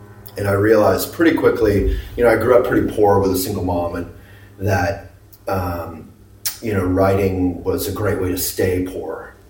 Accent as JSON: {"language": "English", "town": "Boulder", "region": "Colorado", "country": "United States", "tie": "born or raised there", "said": "I grew up in the Buddhist community in Boulder, and I loved writing."}